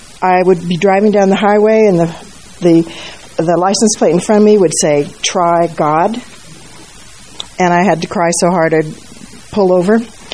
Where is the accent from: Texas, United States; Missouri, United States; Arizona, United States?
Arizona, United States; Phoenix; now in Golden, United States; I was born and raised in Phoenix, and I'd never in my life seen a sunrise rainbow